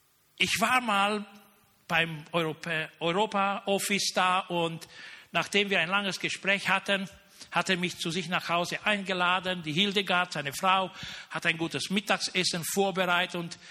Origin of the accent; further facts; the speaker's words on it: Romania; ihr wisst ja, ich komme aus Rumänien